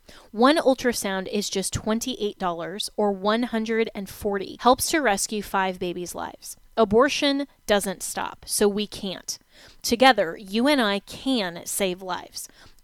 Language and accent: English; Florida, United States; Thank goodness Governor DeSantis was elected here in my home state, you know, back in 2018. Otherwise, we might have lost Florida.